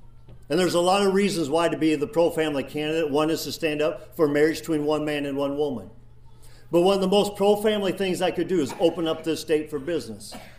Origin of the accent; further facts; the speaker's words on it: Sheldon, United States; when I did my announcement on Labor Day in my hometown of Sheldon